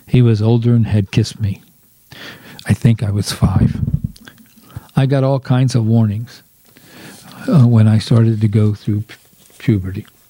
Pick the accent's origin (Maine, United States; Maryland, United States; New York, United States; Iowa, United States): Maryland, United States; Baltimore; Growing up in Baltimore, if you didn't learn how to pick crabs, you would be left out of a lot of good times at the family gatherings.